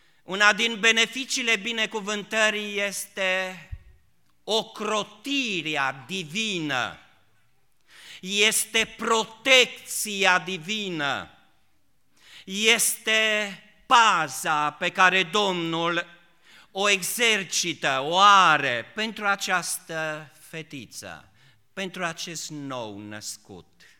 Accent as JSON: {"language": "Romanian", "country": "Romania", "tie": "born or raised there", "said": "m-am născut în câmpia lângă Arieș"}